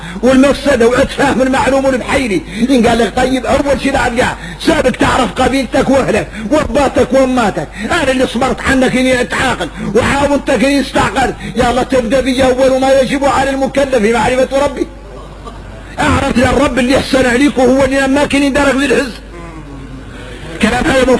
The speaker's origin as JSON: {"language": "Arabic", "country": "Mauritania", "said": "احنا موريتاني مربين على النفاق"}